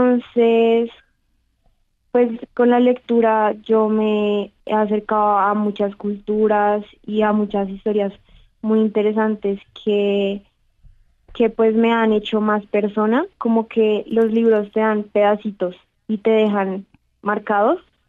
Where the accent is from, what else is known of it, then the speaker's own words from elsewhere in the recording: Colombia; más siendo colombianos todos.